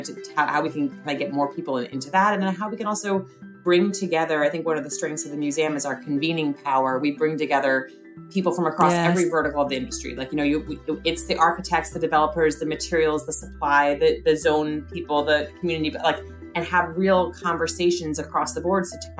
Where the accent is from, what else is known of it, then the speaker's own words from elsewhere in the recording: New York, United States; I was never going to move to DC. I'm a New Yorker.